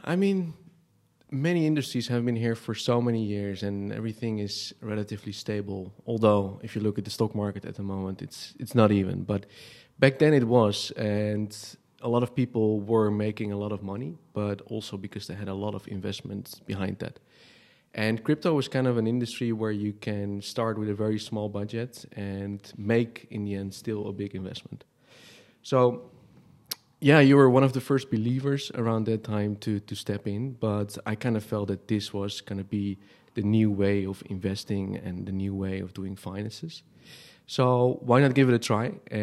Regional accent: Amsterdam, North Holland, Netherlands; now in Tallinn, Estonia; I'm originally from Amsterdam and moved to Tallinn almost 2 years ago.

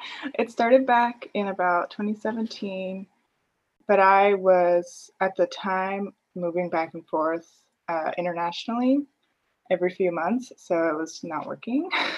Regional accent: California, United States; but I grew up in California, so they were always just this sort of faraway thing

